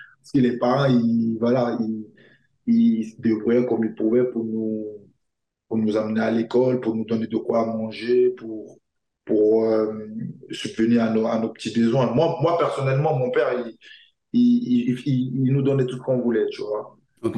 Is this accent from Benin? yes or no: no; Issia, Sassandra-Marahoué, Côte d’Ivoire; je suis né à Issia, ouais, je suis originaire d'Issia et voilà.